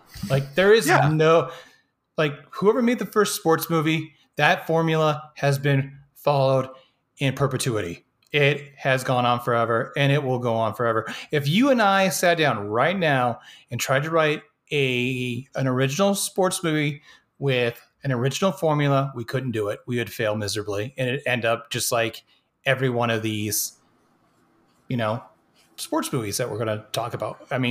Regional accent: Ireland; I'm Irish. We don't get rid of grudges or anger very easily.

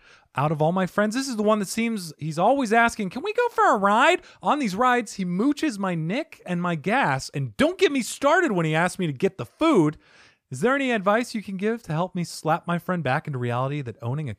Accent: Arizona, United States; I'm from Arizona, so I barely even know what one looks like. We just have sand and salamanders. Cacti. Yeah, and cacti here, saguaros.

